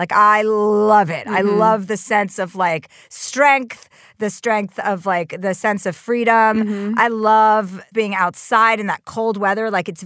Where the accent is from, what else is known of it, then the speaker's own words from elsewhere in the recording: New Jersey, United States; I'm from New Jersey.